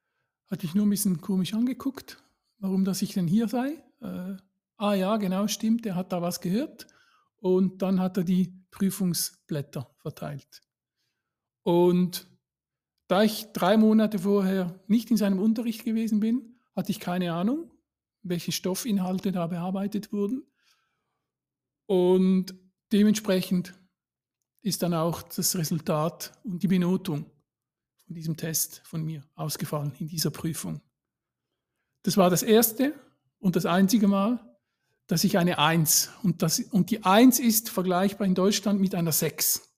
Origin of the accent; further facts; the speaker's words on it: Switzerland; bei uns in der Schweiz